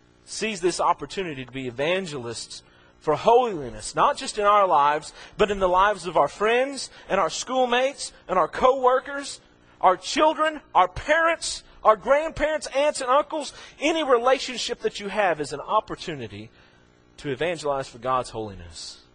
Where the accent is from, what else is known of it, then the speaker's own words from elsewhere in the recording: Oklahoma, United States; I'm from Oklahoma. You know, Oklahoma is okay.